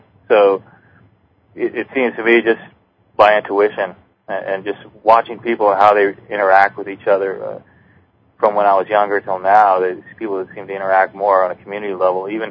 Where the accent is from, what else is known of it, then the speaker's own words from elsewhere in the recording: Seattle, Washington, United States; now in Oregon, United States; Yeah, well, I just moved down here, so I'm just originally from Seattle.